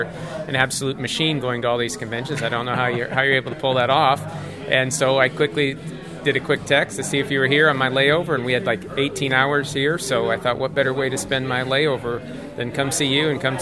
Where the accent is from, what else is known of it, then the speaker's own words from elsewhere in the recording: Bloomington, Illinois, United States; Inadvertently booked tickets for … back in my hometown that I saw them when I was a kid, so we were going to go back to Bloomington, Illinois, where we were from.